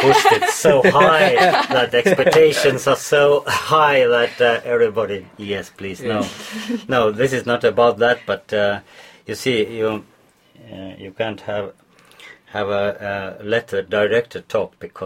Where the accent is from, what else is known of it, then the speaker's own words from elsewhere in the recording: Estonia; and I'm from Estonia, and here in Orville there are a lot of different nationalities